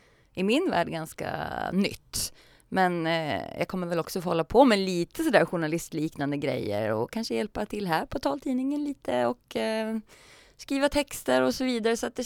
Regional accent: Norrköping, Östergötland, Sweden; accent: Norrköping dialect; Kanske när jag kollar på sport, då kommer norrköpingskan fram. Då är det som att mitt autentiska jag dyker upp igen. Så att, men det är väl fint att ha liksom två olika ursprung

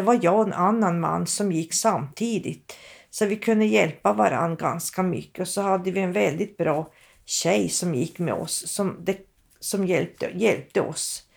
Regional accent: Båtskärsnäs, Norrbotten County, Sweden; also born or lived in Umeå / Luleå; Jag har bott utanför Kalix när jag var liten i en by som heter Båtskärsnäs. Men dit flyttade vi därifrån 63 och sen har jag flyttat runt lite grann. Jag har läst i Umeå några år också.

